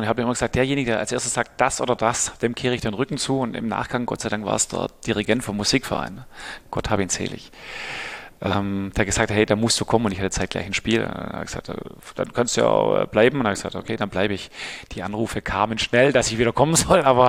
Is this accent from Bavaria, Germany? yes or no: no; Waiblingen, Baden-Württemberg, Germany; born there; Aber das Krankenhaus in Waiblingen, aber es trifft's.